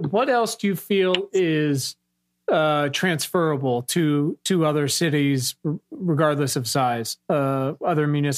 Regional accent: Virginia, United States; I'm from Virginia. I have spent a large part of my life about 15 minutes away from Newport News.

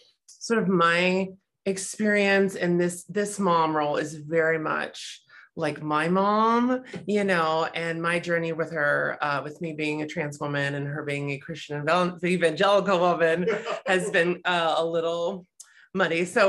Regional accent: Louisiana, United States; So yeah, I'm from Louisiana.

